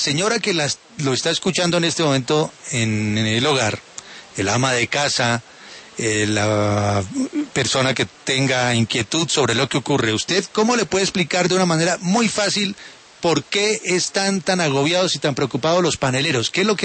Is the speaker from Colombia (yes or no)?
yes; Colombia; El altiplano cundiboyacense especialmente. Uh-huh. En su tierra o mi tierra, Kelly, la agua de panela es algo muy importante